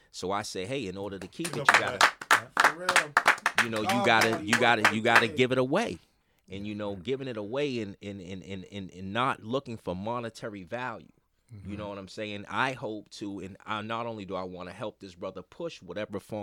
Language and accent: English; Mattapan, Massachusetts, United States; they don't understand that I'm from Mattapan, that I got everything from the mud.